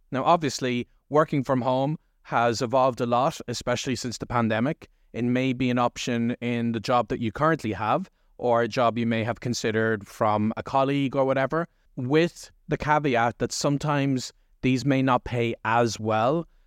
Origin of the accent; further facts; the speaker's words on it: Ireland; this applies equally to other countries because obviously I'm Irish.